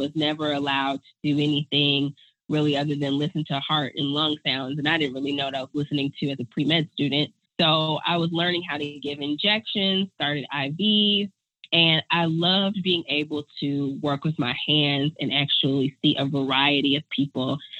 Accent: Milwaukee, Wisconsin, United States; Milwaukee has a very high teen pregnancy rate. So I was trying to give back to my hometown by becoming an OBGYN

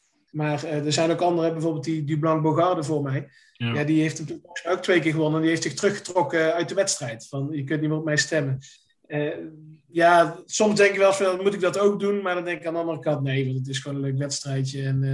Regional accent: Hoeven, North Brabant, Netherlands; ik kom uit Hoeve, uit een dorp in de buurt van Breda.

